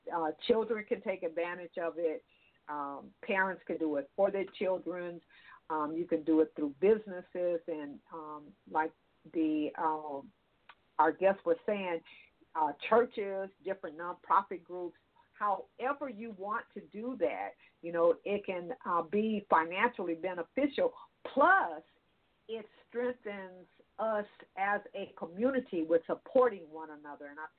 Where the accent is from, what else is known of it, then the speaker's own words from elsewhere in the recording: Watts, California, United States; And so I'm from California. I'm from Southern, though. I'm from Watts, California.